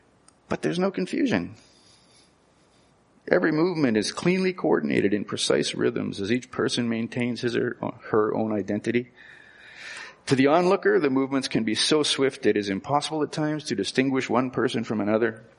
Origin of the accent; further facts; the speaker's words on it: Manitoba, Canada; I am from Ukrainian country. Yay, St. Rose, by the way, which is close to Ukrainian country.